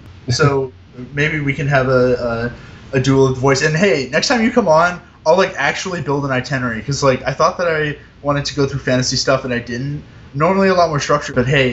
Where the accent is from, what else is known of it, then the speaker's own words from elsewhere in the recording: Dallas, Texas, United States; I'm from Dallas.